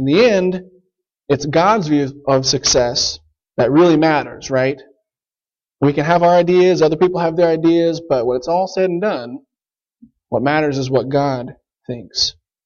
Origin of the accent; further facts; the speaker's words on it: Hutchinson, Kansas, United States; also born or lived in Wisconsin, United States; I grew up down near Hutchinson, Kansas, and went off to Bible College in northern Wisconsin.